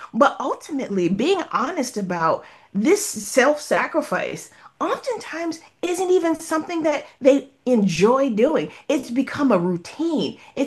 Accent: the South, United States; I'm a Southern girl. Sometimes my accent is stronger than others. If we talk about colorism, I'm pretty brown. I came from a working class family.

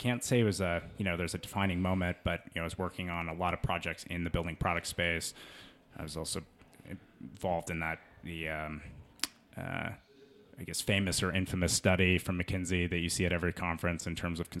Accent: Colorado, United States; I love mountain biking. I grew up here in Colorado. This is home.

